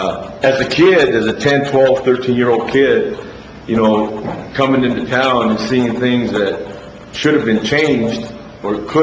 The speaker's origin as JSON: {"language": "English", "town": "Othello", "region": "Washington", "country": "United States", "tie": "born or raised there", "also_born_or_lived": "Portland", "said": "I've lived here in Othello for 52 years. I was born in Portland, shortly moved into Othello"}